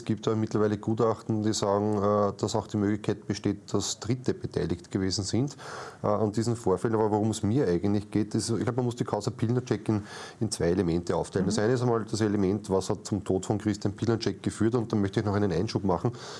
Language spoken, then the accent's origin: German; Lower Austria, Austria; sonst kriege ich noch Schimpf als Niederösterreicher.